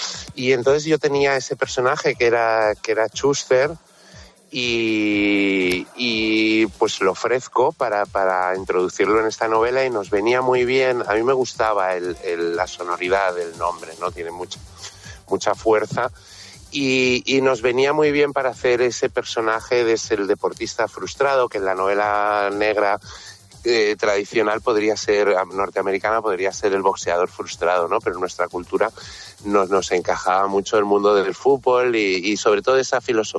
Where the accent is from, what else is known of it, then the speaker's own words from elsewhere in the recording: Catalonia, Spain; al ser catalán